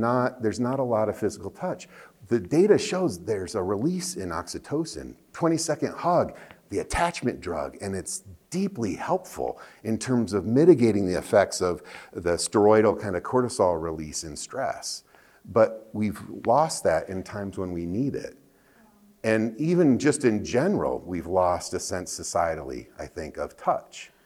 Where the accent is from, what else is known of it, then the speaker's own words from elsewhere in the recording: United States; I grew up in Dutch culture, in the U.S.